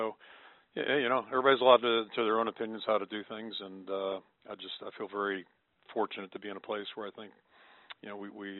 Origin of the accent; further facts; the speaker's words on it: Pittsburgh, Pennsylvania, United States; And growing up in Pittsburgh, you know, it feels very similar to what the Steelers have